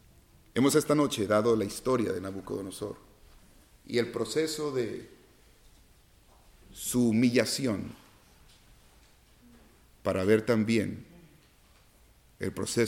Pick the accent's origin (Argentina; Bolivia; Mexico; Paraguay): Mexico; Tabasco; Soy tabasqueño como el presidente, ¿verdad?